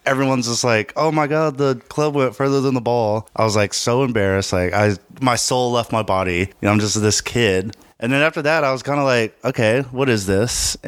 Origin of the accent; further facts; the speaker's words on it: Dallas, Texas, United States; I grew up in Dallas, Texas.